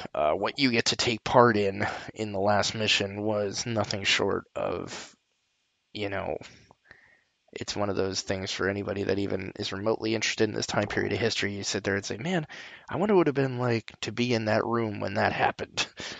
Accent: United States; I mean, you get to play an integral part in the American Revolution, and as a Yank, as my British coworkers would call me.

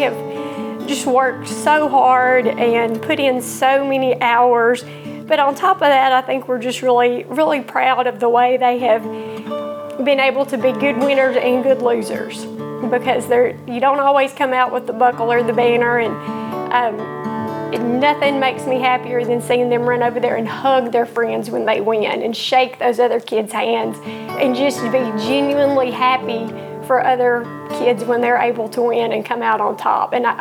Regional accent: Taylor, Arkansas, United States; I'm from Taylor, Arkansas.

